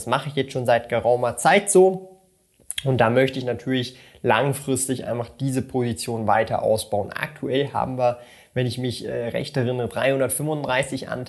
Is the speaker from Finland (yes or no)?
no; Switzerland; denn als Schweizer ist es vielleicht immer wieder interessant zu hören, wie ich das hier mache.